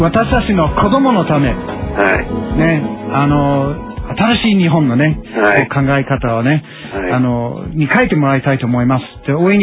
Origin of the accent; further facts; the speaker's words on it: Australia; 私はオーストラリア人、デビットは元アメリカ人ということで